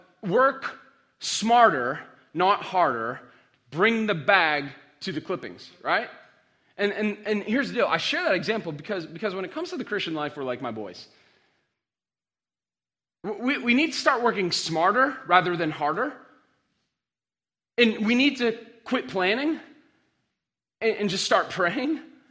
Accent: Ireland; I'm Irish, man.

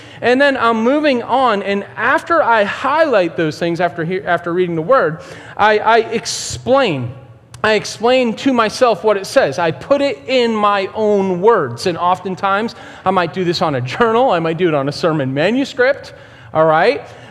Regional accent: Boston, Massachusetts, United States; I grew up in Boston. I never had access to a gun. So, when I moved to God's country here in the South, I got myself a gun.

